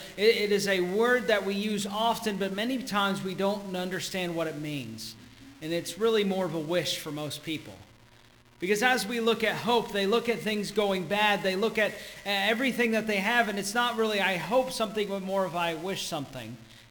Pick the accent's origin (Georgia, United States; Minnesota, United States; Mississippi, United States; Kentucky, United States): Georgia, United States; since I am from Georgia, as you may or may not be able to tell. Going from Georgia to here